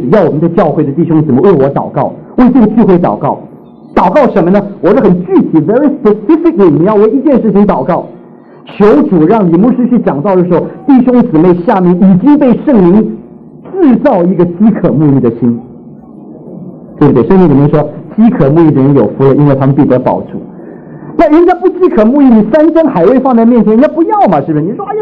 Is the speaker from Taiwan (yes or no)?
yes; Taiwan; moved away; 我们这些从台湾来的或者从大陆来的，我们都很厌恶口号。